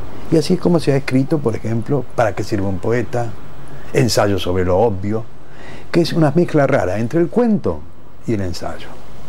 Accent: Entre Ríos, Argentina; Yo recuerdo mi infancia en Entre Ríos.

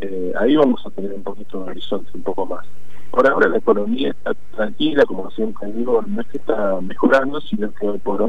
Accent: Argentina; como buenos argentinos, somos tan ansiosos

